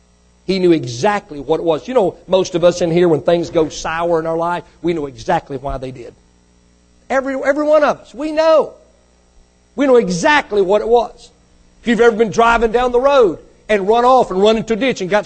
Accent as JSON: {"language": "English", "region": "Mississippi", "country": "United States", "tie": "born there", "said": "Now, folks, I'm not real smart. I was born in Mississippi."}